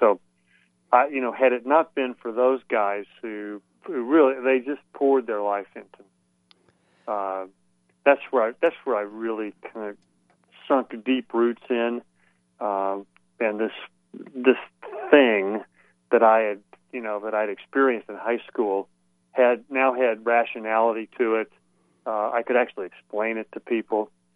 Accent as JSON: {"language": "English", "region": "Texas", "country": "United States", "tie": "born or raised there", "said": "My folks were from sort of diehard Presbyterians from the Midwest, and I grew up in Texas."}